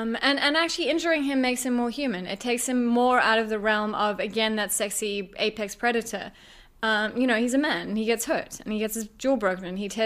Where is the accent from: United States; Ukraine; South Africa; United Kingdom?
South Africa; I'm a South African writer